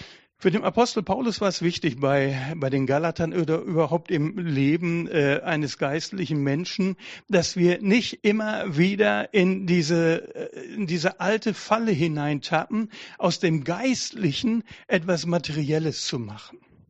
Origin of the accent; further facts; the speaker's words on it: North Rhine-Westphalia, Germany; Meine Eltern waren Deutsche, also bin ich Deutscher. Ich bin Nordrhein-Westfale. Also aus dem Sauerland, also Nähe Sauerland, denen sagt man nach, dass sie eher so ein bisschen Sturköpfe sind.